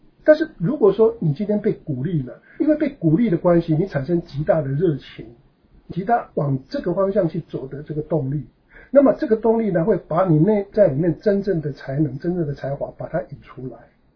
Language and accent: Chinese; China; 尤其是我们中国人，我们学会要谦卑